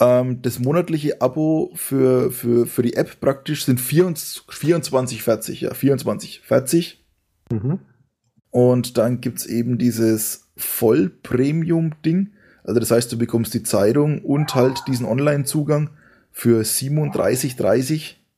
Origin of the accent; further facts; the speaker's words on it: Forchheim, Bavaria, Germany; ich komme ja aus dem Vorheimer Landkreis, das heißt, für mich ist halt Vorheim und Fränkische Schweiz interessant